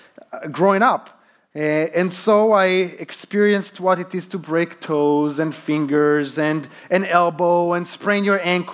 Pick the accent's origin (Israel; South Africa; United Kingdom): Israel; I was a very energetic, athletic young boy growing up in Israel